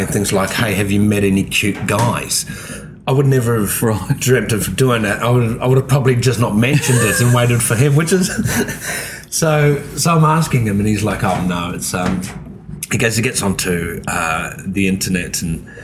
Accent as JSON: {"language": "English", "region": "Queensland", "country": "Australia", "said": "And I was being a Queenslander and him being a New South Wales person."}